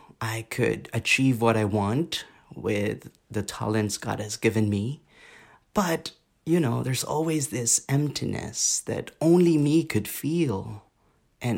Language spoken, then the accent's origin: English; Philippines; So, as you know, Philippines is a very Catholic country. So my family, in that sense, were Catholic, and it's typical.